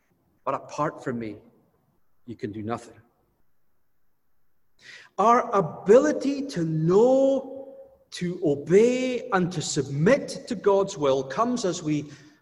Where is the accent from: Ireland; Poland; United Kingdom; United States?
United Kingdom; Scotland; We're sinners and we're Scottish, which means that all too often our attitude is both can't do and don't want to do.